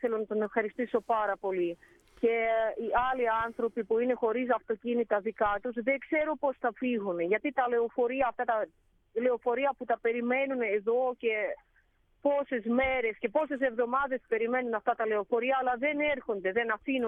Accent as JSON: {"language": "Greek", "town": "Mariupol", "region": "Donetsk Oblast", "country": "Ukraine", "tie": "born or raised there", "said": "εκεί πήγαινα στο σχολείο, εκεί γεννήθηκα δύο παιδιά και εκεί είναι η καρδιά μου, παιδιά, στη Μαριούπολη, στην πόλη μου."}